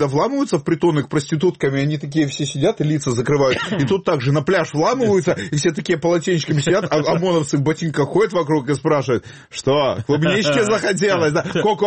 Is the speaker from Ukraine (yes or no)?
yes; Simferopol, Crimea, Ukraine; деньги на реконструкцию Симферополя, эти уроды перестанут уродовать мой родной город.